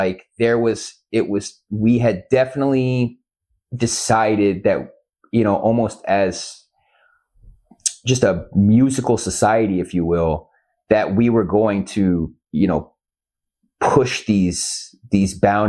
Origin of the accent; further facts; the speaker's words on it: Illinois, United States; I get people saying, you know, no, I'm from Central Illinois, surrounded by cornfields.